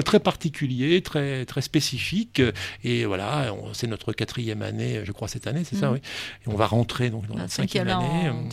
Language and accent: French; Paris, Île-de-France, France; now in Toulouse, France; Moi je suis parisien, mais à Toulouse depuis maintenant une vingtaine d'années, donc toulousain d'adoption.